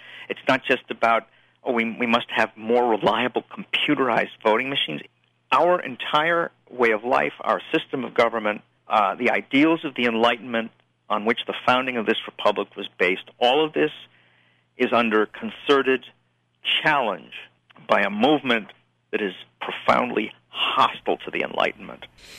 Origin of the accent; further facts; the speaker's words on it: Chicago, Illinois, United States; I'm from Chicago. I know full well what Democrats can do. Nobody has to lecture me on that. I've watched Mayor Daley operate my whole childhood and adolescence